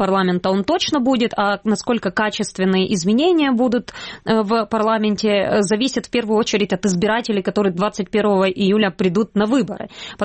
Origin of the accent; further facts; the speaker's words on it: Crimea, Ukraine; я, как человек из Крыма родом